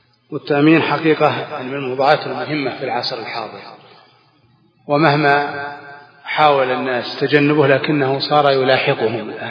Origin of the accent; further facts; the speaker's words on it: Saudi Arabia; عندنا في المملكة العربية السعودية،